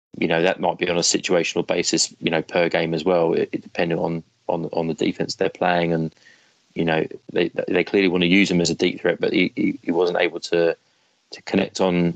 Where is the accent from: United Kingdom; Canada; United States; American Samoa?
United Kingdom; We are British, after all, so.